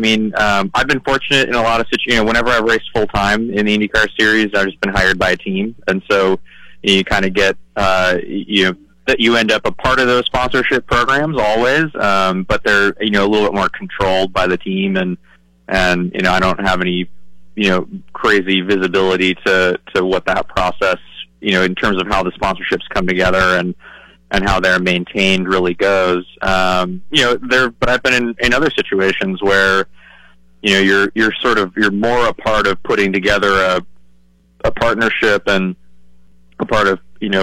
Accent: West Coast, United States; growing up on the West Coast, you know, during that era

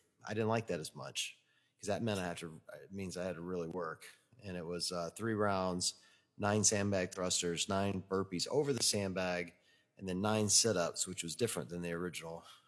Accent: Mississippi, United States; I'm from Mississippi. I can make fun of Arkansas.

